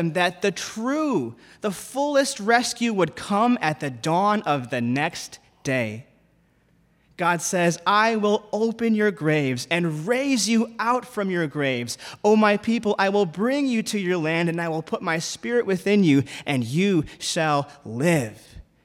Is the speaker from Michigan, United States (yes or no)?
yes; Detroit, Michigan, United States; moved away as an adult; also born or lived in Ethiopia / England; now in Washington, United States; But then after growing up in Detroit, I got the call to overseas missions and found myself in Ethiopia for a number of years, where I met my British wife.